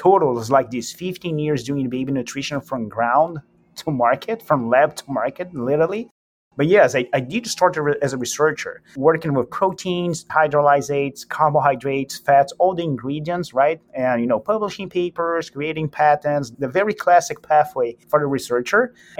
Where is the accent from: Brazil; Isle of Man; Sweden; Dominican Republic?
Brazil; now in Boston, United States; Oh, tell me. Really cold. I'm originally from Brazil, so, you know, the Boston weather is like a big struggle for me still.